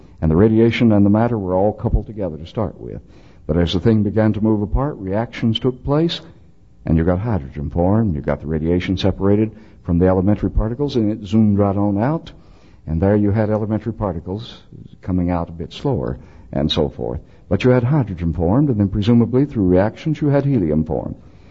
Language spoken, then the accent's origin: English; El Paso, Texas, United States; You know, I'm from El Paso.